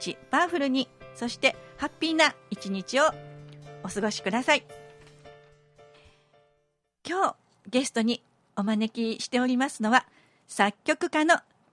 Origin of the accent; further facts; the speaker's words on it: Kyoto, Japan; こちらがですね、私の地元、そしてお父さんとも由来がある、はい、この御所南のですね